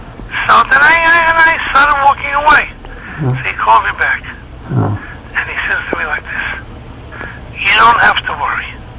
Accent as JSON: {"language": "English", "town": "Philadelphia", "region": "Pennsylvania", "country": "United States", "moved": "as an adult", "lives_now": "Lakewood, United States", "said": "I came to Lakewood from Philadelphia, I was 20 years old."}